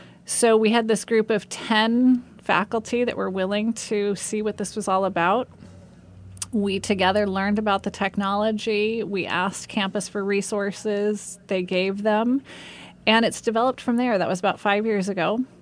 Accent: Long Beach, California, United States; I grew up in Long Beach, California.

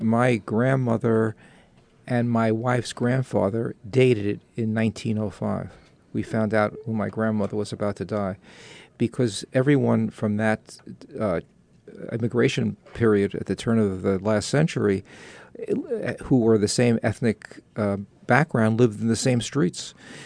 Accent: New York, United States; And even though I'm a New Yorker, I know it's hard to believe that since I've lost my accent completely, but as a New Yorker, I had never been to Ellis Island.

